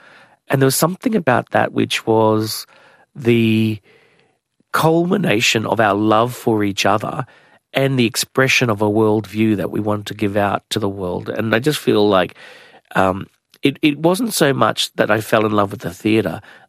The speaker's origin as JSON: {"language": "English", "town": "Logan", "region": "Queensland", "country": "Australia", "tie": "born or raised there", "said": "a young Aboriginal gay man growing up in Logan at the time, who just felt in the 70s into the 80s, just felt totally kind of alone with no one around."}